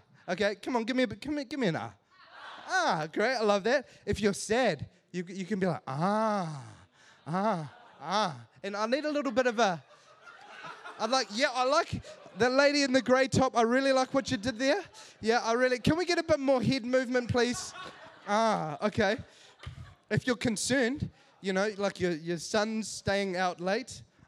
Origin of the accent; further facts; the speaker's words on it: Sri Lanka; because I'm not from Germany and there is no relatives. Like, I'm 100% Sri Lankan, you know, but anyway, so I was in Germany